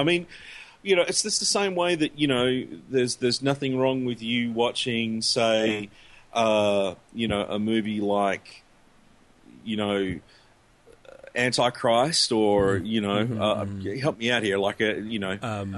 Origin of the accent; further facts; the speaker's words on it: Australia; in my home country of Australia